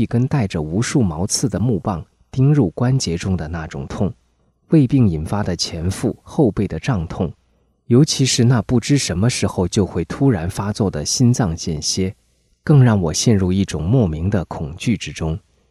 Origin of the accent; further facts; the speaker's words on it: China; born there; 我从哪里来？为什么我只能出生在中国最偏僻的边陲地区？为什么我从小就要经受那么多的磨难？